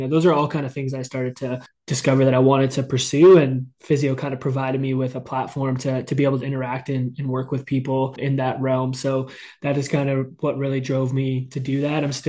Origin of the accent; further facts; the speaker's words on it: Windsor, Ontario, Canada; So I'm originally from the Windsor area, grew up in a really small town, but grew up playing like a lot of sports and being super active